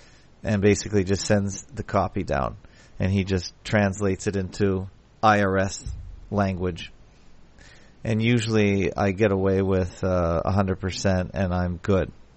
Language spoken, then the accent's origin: English; Toronto, Ontario, Canada; born there; No, I was born in Toronto.